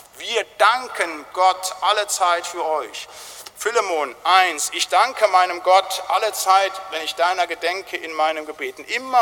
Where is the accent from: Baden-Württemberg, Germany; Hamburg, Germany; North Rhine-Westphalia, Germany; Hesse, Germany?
North Rhine-Westphalia, Germany; da wo ich herkomme im Siegerland